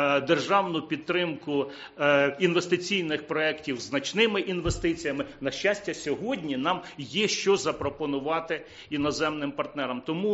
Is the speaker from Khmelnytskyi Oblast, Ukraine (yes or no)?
yes; Kamianets-Podilskyi, Khmelnytskyi Oblast, Ukraine; Моє рідне місто Кам'янець-Подільський